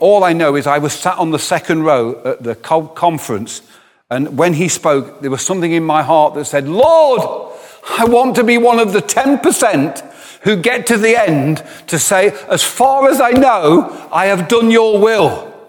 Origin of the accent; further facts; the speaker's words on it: England, United Kingdom; also born or lived in Scotland; I stayed 16 years and they would not talk to me as an Englishman. They said, you're an honorary Scot now. You're not English.